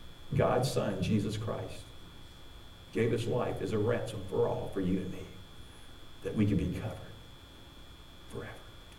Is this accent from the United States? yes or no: yes; United States; And I'll be honest with you right now, as an American, I'm looking at our country, I just feel like, oh my goodness, it's crazy now.